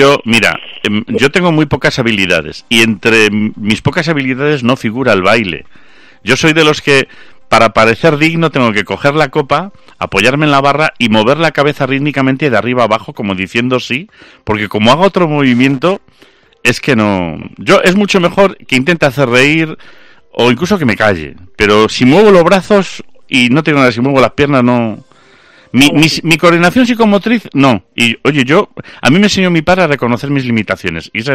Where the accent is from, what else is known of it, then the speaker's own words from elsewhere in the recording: Galicia, Spain; los que somos gallegos